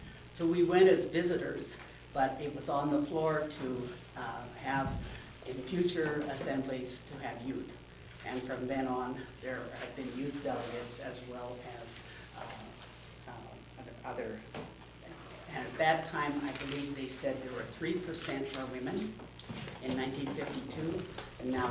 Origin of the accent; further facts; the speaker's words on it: Kendrick, Idaho, United States; I'm from Kendrick, Idaho.